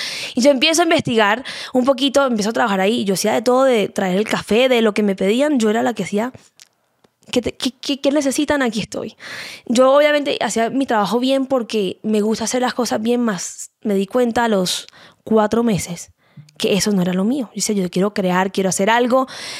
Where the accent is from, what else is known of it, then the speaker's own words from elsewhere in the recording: Cartagena, Bolívar, Colombia; now in Miami, United States; yo estoy viviendo en Miami, yo soy de Cartagena